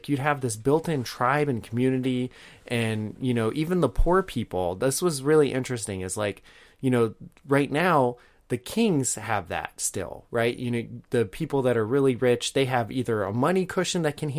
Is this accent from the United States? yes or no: yes; United States; And I know as an American, I like I hear that and I'm like, I can't even imagine that.